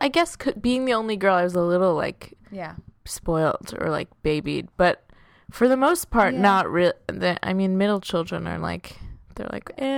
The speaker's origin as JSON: {"language": "English", "town": "Melville", "region": "New York", "country": "United States", "said": "So we're like, I'm from Melville, which is about an hour out, 45 minutes to an hour."}